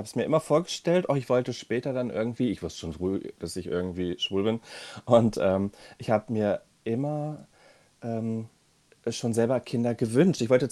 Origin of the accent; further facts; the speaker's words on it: Hesse, Germany; ich komme aus Deutschland, das ist so die Richtung Frankfurt